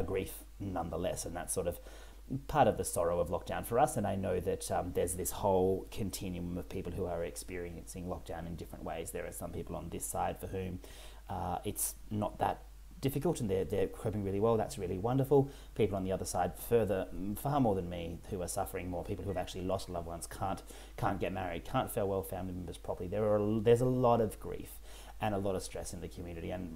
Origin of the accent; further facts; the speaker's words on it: Western Australia, Australia; I was actually born and raised in Western Australia, and so my parents still live over there, along with my brothers and sisters-in-law and their families.